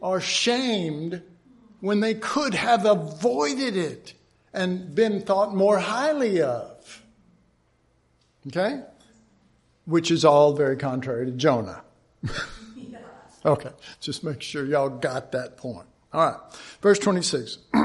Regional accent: Oak Cliff, Texas, United States; also born or lived in Jamaica; growing up in Oak Cliff, you better.

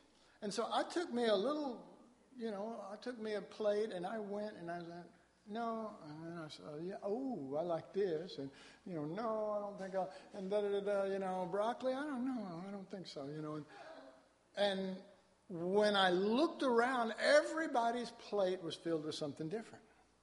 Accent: Dallas, Texas, United States; And interestingly enough, we came into Dallas. Of course, I grew up in Oak Cliff, we did a show at the Fairmont Hotel in downtown Dallas

